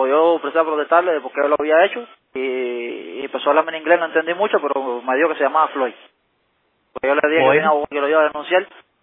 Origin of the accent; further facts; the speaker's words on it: Cuba; now in United States; Soy cubano y estoy detenido en Wynn Correctional Center.